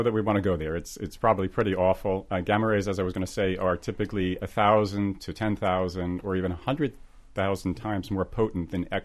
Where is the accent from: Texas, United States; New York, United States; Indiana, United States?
New York, United States; Do you want me to answer as a physicist, as a New Yorker, as a filmgoer?